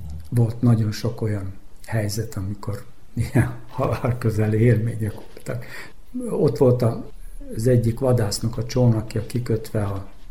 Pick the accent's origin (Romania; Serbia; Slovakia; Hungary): Serbia; Doroslovo, Vojvodina; Doroszlón a Mostonga partján születtem, ott volt a szülőházam, és a kertünk végébe kezdődött a Mostonga tulajdonképpen.